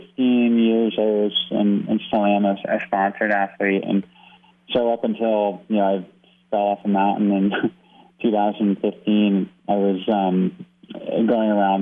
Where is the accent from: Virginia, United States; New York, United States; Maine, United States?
Maine, United States; moved away as an adult; also born or lived in New Hampshire / California; now in Colorado, United States; No, I grew up in Maine. And I was there till age 18, went to college in New Hampshire, and then transferred to Colorado.